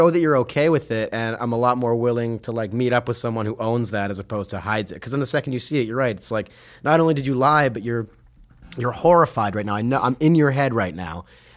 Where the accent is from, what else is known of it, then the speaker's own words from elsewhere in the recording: Canada; now in New York, United States; I'm like living in New York as an artist. I'm from Canada.